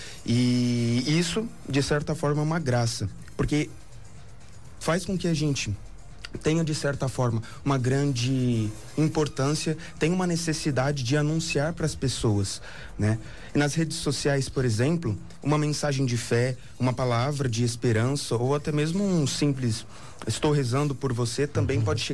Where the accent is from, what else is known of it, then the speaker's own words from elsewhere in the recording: São Paulo, Brazil; Eu sou daqui de São Paulo, capital.